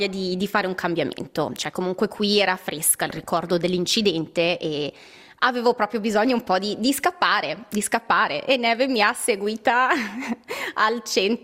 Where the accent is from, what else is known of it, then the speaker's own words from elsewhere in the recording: Canada; E mi dispiace, non dice tanto dei canadesi, ma essendo canadese lo posso dire.